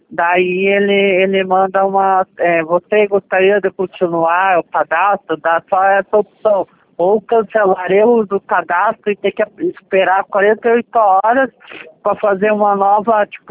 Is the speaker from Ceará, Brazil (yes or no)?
no; São Vicente, São Paulo, Brazil; born there; nasci em São Vicente, São Paulo.